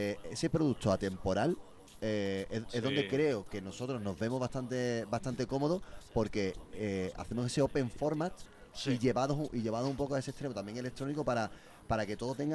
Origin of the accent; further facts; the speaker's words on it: Salamanca, Castile and León, Spain; Soy de Salamanca.